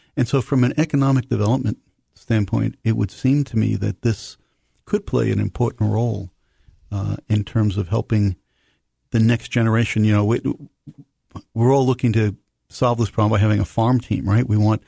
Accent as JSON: {"language": "English", "town": "New York City", "region": "New York", "country": "United States", "tie": "born or raised there", "said": "But, I grew up in New York City."}